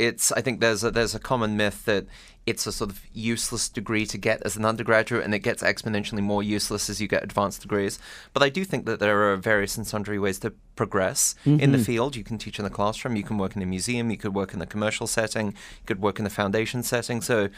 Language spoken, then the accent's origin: English; England, United Kingdom; also born or lived in Scotland; now in Baltimore, United States; Born in Scotland, raised in England, and sort of variously itinerant across your country.